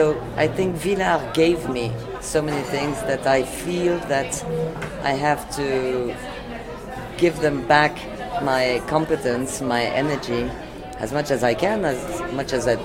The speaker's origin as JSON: {"language": "English", "region": "Geneva", "country": "Switzerland", "tie": "born or raised there", "also_born_or_lived": "Tehran, Iran / Rome, Italy"}